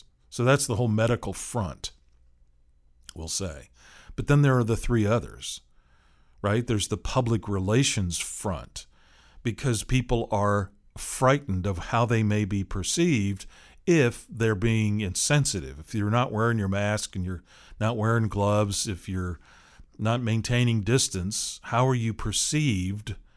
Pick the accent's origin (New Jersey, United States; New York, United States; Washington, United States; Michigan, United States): Washington, United States; Seattle; You know, I grew up in the Seattle area, right?